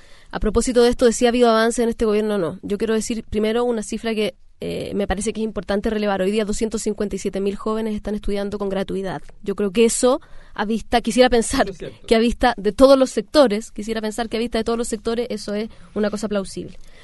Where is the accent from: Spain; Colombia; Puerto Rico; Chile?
Chile; Santiago, Santiago Metropolitan Region; Y lo digo como santiaguina, yo vivo en el centro de Santiago